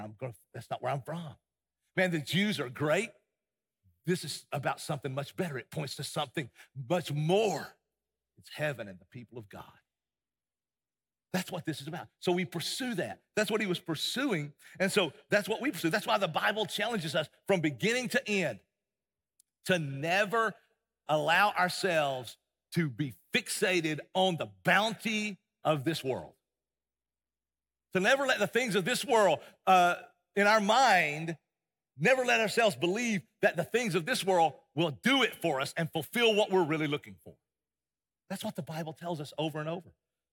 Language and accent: English; Nashville, Tennessee, United States; now in Murfreesboro, United States; So, I'm from Nashville.